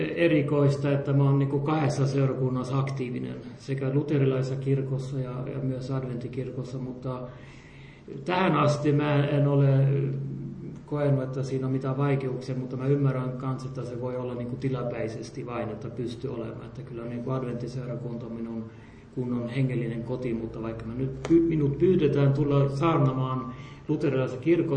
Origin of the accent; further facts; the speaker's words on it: Hultafors, Västra Götaland, Sweden; also born or lived in Östersund; No, mä olen syntynyt Östersundissa, mutta Hultafors, Purosin ja Göteborgin välissä, se on mun kotipaikka. Minun vanhemmat olivat molemmat siellä töissä monta vuotta ja mä olen koko lapsuuden ja nuoruuden ollut niin kuin siellä sitten.